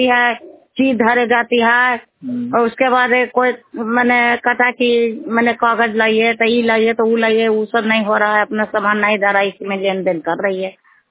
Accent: Madhopur, India; माधोपुर के रहने वाली हूँ

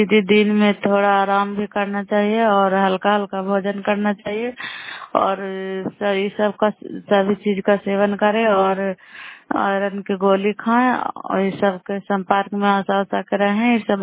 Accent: Bairiganj, Bihar, India

